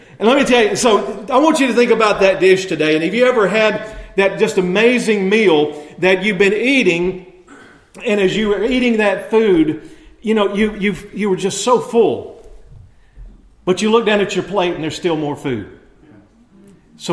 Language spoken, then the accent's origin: English; Alabama, United States; now in Florida, United States; growing up in Alabama where I grew up, I live in Florida now, but growing up in Alabama